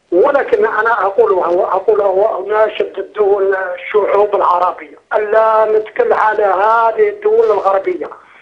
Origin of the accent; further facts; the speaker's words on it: Algeria; انا من الجزائر